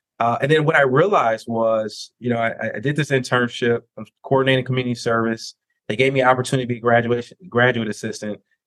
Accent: Detroit, Michigan, United States; And so I grew up in Detroit, Michigan, and I have wonderful parents

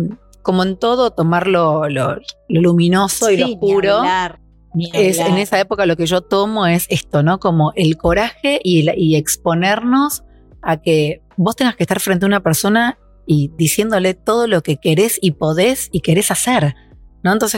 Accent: Buenos Aires, Argentina; yo vengo de La Boca, vengo desde un lugar como de, donde en realidad esto, el hambre de hacer y de probar y de salir de ese espacio también está dentro mío

